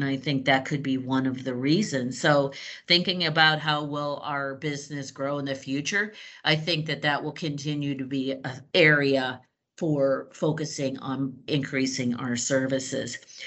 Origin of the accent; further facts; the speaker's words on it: Erie, Pennsylvania, United States; since I'm from the Erie area